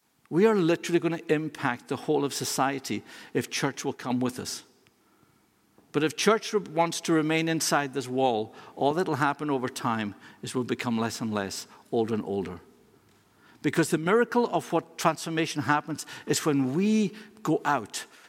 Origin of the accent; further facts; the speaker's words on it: Lewis, Scotland, United Kingdom; I came from Lewis.